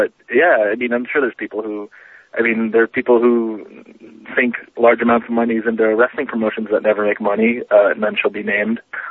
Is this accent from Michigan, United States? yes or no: no; Los Angeles, California, United States; there's I'm like the only person that was born and raised in Los Angeles that I know.